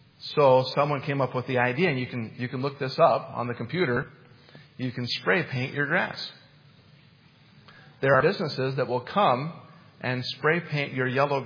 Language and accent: English; Utah, United States; Now, I grew up in Utah, and it's a semi-arid place.